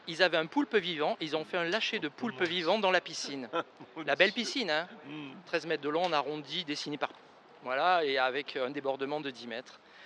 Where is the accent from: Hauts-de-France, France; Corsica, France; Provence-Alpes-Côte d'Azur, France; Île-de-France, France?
Provence-Alpes-Côte d'Azur, France; L'Argentière-la-Bessée; moi, je suis issu d'un petit village des Hautes-Alpes qui s'appelle l'Argentière-l'ABC, en dessous de Briançon.